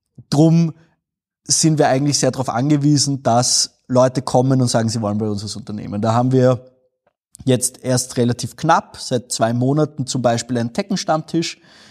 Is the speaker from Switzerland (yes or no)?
no; Vienna, Austria; now in Linz, Austria